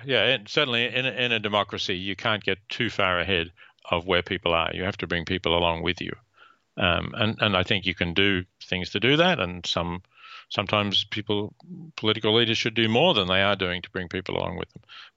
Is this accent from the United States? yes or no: no; Australia; born there; I was born in Australia, when it was a very white Anglo-Saxon or Anglo-Celtic nation, very dominated by people from the British Isles.